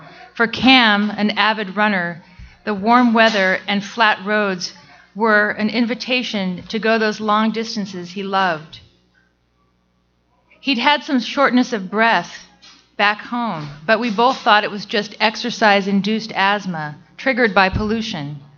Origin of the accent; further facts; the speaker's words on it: Idaho, United States; While growing up in Idaho's panhandle, I lived a few blocks from our tiny airport and loved lying in the backyard, watching the planes zoom overhead.